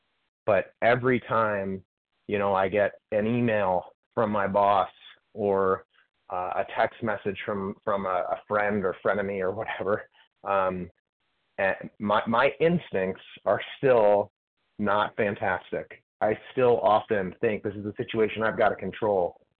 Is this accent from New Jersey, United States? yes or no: yes; New Jersey, United States; from Florida. I'm formerly from New Jersey, though